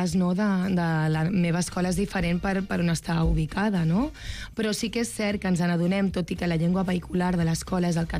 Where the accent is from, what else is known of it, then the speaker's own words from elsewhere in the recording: Catalonia, Spain; also born or lived in England; jo sóc catalana, vaig viure a Anglaterra durant un temps